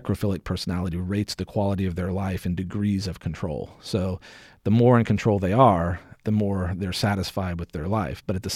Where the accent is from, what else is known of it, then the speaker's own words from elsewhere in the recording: Midwest, United States; obviously I grew up in the Midwest